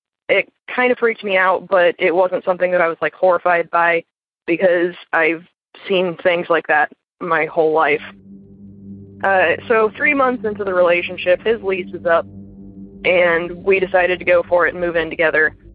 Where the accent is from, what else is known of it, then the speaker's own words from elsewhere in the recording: Midwest, United States; I'm from the Midwest. I grew up in a Victorian house that was crazy haunted